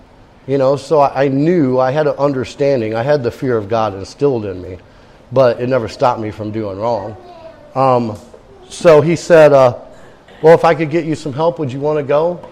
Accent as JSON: {"language": "English", "town": "Fremont", "region": "Indiana", "country": "United States", "said": "because I'm from Fremont, Indiana, all the way at the top of the state."}